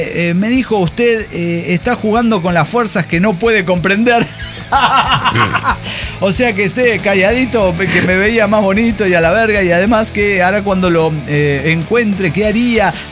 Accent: Tampico, Tamaulipas, Mexico; es un bestseller que camina solo por las calles de mi pueblo, Tampico, Tamaulipas.

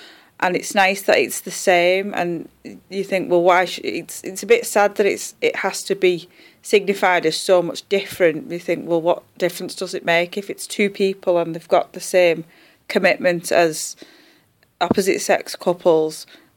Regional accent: St Helens, North West England, United Kingdom; I'm 32, I'm from St Helens.

